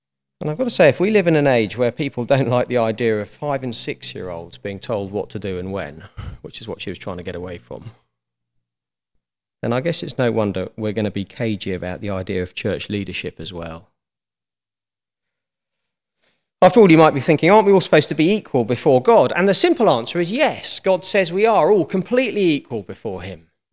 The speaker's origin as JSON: {"language": "English", "country": "United Kingdom", "said": "And we're British, aren't we, most of us?"}